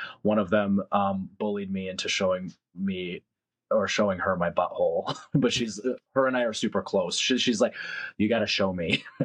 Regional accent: New England, United States; describe growing up in New England and what it was like during the fall season

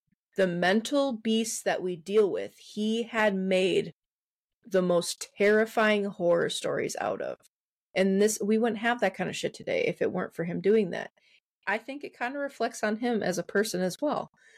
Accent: Midwest, United States; As a Midwesterner, I know that you laugh your ass off at how I talk.

